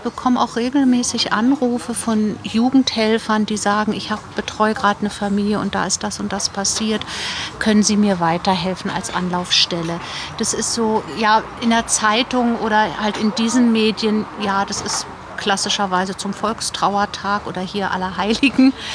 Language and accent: German; Berlin, Germany; now in Bavaria, Germany; Ich komme ursprünglich aus Berlin, lebe aber schon 30 Jahre hier in Bayern und bin Mutter von 3 erwachsenen Kindern